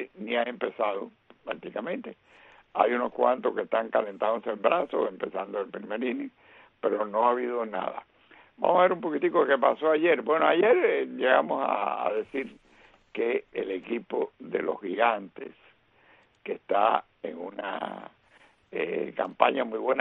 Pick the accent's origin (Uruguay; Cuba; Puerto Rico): Cuba; en mi niñez en Cuba